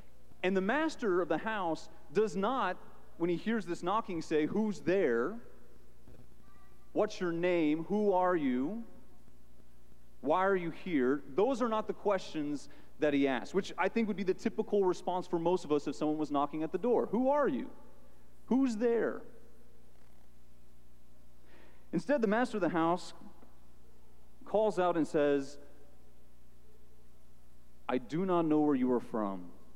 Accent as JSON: {"language": "English", "town": "Innisfil", "region": "Ontario", "country": "Canada", "said": "I'd be like, I'm from Innisfil. Okay, where's that? You know, no idea. No idea where Innisfil was."}